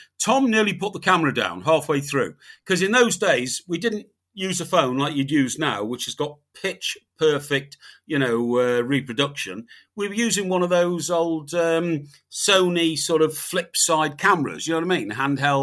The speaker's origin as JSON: {"language": "English", "country": "Iran", "accent": "Iranian", "said": "Yeah, that's my Iranian accent."}